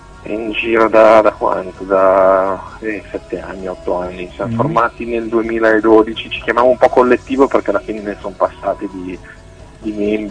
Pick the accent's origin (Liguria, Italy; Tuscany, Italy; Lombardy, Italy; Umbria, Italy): Lombardy, Italy; Milan; Siamo di Milano, più o meno di Milano, diciamo i monti sopra Milano